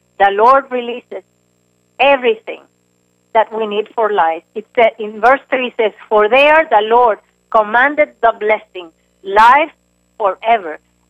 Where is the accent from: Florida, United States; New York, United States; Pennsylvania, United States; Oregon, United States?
Florida, United States; Miami; I am from Miami, but more people are coming from Miami.